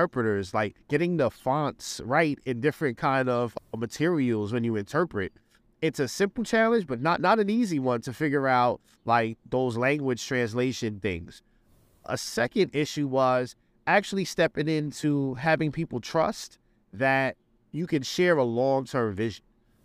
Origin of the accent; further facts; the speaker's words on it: Bronx, New York, United States; And I was born and raised in the Bronx. And what I saw in the Bronx wasn't deficits, but I saw tons of creativity, tons of innovation and problem solving, and a lot of imagination, right?